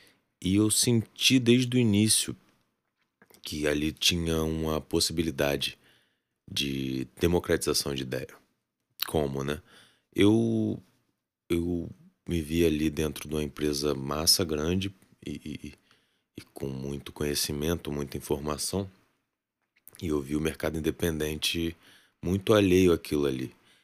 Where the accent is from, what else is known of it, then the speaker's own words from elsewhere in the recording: Rio de Janeiro, Brazil; also born or lived in Salvador; eu sou soteropolitano, nascido em Salvador. Em 1992, e moro no Rio desde 1997. No Rio de Janeiro já morei em muitos lugares. Eu vim originalmente para morar em Duque de Caxias, de lá fui pro Catete, do Catete para Niterói, voltei, morei na Glória, Lapa